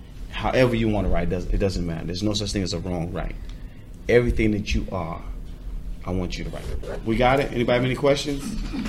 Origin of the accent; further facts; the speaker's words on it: New York, United States; now in Charlotte, United States; I live in Charlotte. I'm from New York, but I live in Charlotte now.